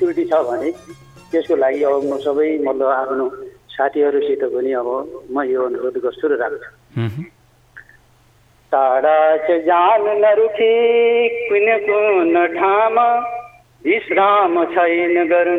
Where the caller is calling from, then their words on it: Lumbini Province, Nepal; म पनि बर्दियाबाट